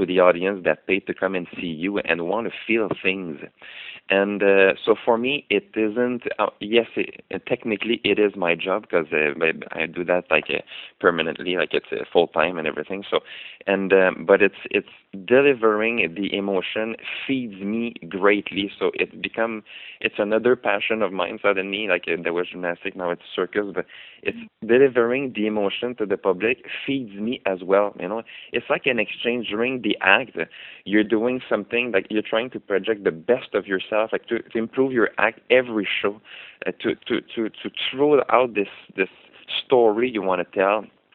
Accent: Montreal, Quebec, Canada; So because I'm from Montreal in Canada

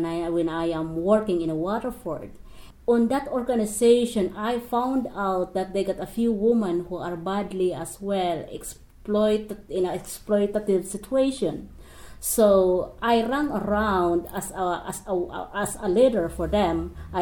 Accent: Philippines; English is a second language; now in Ireland; I come from the Philippines, and … And I think I stayed in the state for 13 years now.

